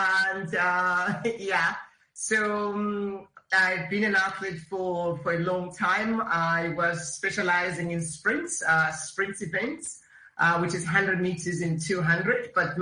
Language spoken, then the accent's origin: English; Bulawayo, Matabeleland, Zimbabwe; born or raised there; also born or lived in Masvingo